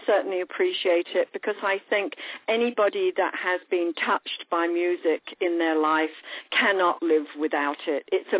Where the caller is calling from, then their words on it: New York, United States; I'm calling from New York.